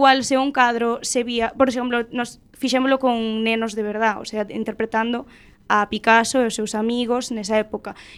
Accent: Galicia, Spain; born or raised there; also born or lived in Buenos Aires, Argentina

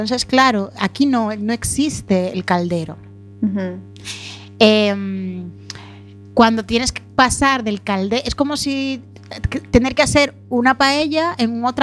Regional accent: Dominican Republic; Yo soy más dominicana que el plátano.

